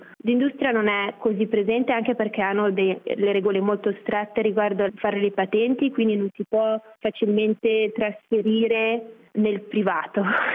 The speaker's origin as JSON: {"language": "Italian", "region": "German-speaking Switzerland", "country": "Switzerland", "tie": "born or raised there", "said": "visto che sono cresciuta in Svizzera tedesca, probabilmente sarei comunque rimasta in Svizzera tedesca per il momento"}